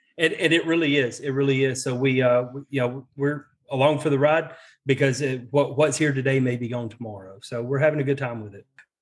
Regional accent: Alabama, United States; I'm from Alabama, and I'm proud of it, Roll Tide.

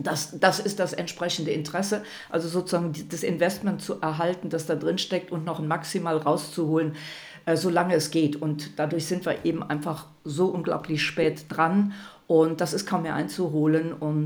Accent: Rhineland, Germany; Ich komme aus dem Rheinland, so reden wir da.

